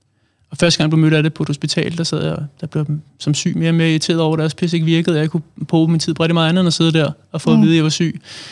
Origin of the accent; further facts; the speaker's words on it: Allerød, Capital Region of Denmark, Denmark; now in Hvidovre, Denmark; Jeg er 27 år. Jeg er oprindelig fra Allerød. Bor nu i Hvidovre.